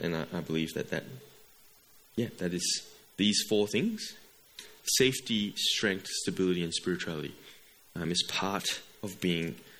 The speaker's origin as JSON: {"language": "English", "country": "Malaysia", "said": "There are many people coming into Clayton as migrants, as I came from Malaysia."}